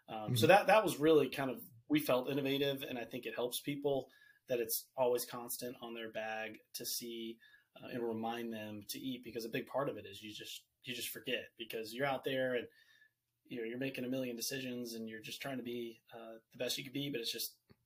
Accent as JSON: {"language": "English", "region": "Virginia", "country": "United States", "said": "So I'm from Virginia."}